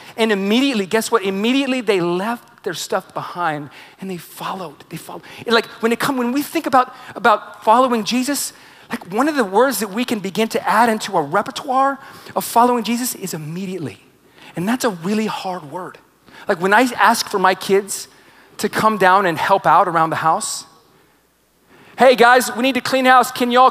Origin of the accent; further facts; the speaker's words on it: Texas, United States; Now, I as a young man, I grew up in Texas at Lake Kiowa, and my grandpa would take me out fishing all the time.